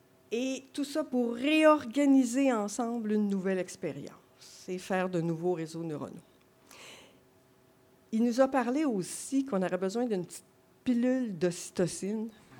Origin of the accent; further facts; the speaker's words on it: Quebec, Canada; accent: Quebec French; peut-être avec mon accent québécois, que vous ne prenez pas toute l'atmosphère